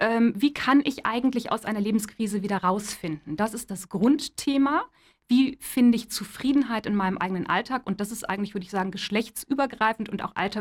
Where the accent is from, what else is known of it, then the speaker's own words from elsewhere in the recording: Koblenz, Rhineland-Palatinate, Germany; Ich komme aus der Region Koblenz, ich wohne in der Nähe auf einem ganz gemütlichen kleinen Dorf.